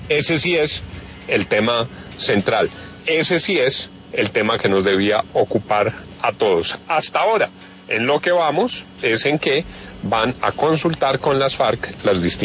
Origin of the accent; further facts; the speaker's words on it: Colombia; como colombiano